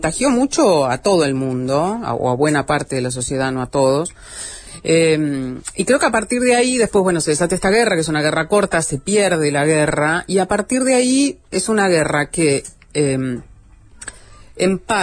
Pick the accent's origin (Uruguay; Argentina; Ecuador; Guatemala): Argentina; lo que puedo ver también como ciudadana argentina, ¿no? Alguien de acá